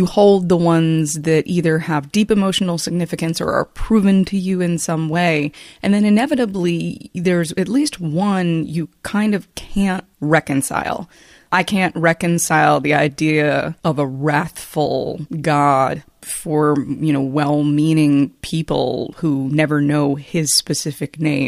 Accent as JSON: {"language": "English", "town": "Randallstown", "region": "Maryland", "country": "United States", "tie": "born or raised there", "also_born_or_lived": "Owings Mills / Catonsville", "said": "So I grew up in a town called Randallstown, which is right along the city-county line. Moved out to Owings Mills in my teenage years, and then lived in Catonsville, right on the city-county line."}